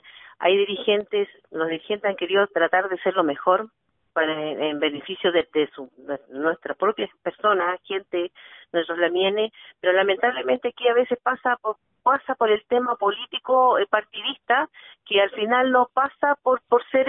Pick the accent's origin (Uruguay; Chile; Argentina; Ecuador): Chile; Doyinco; soy del LOF Territorio Doyinco, ex Juan Bautista Manquilev.